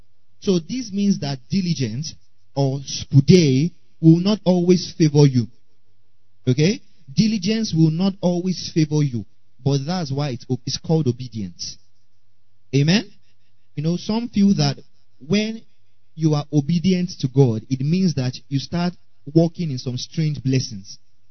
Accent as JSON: {"language": "English", "country": "Nigeria", "said": "For example, being a Nigerian child, you understand what I'm about to say?"}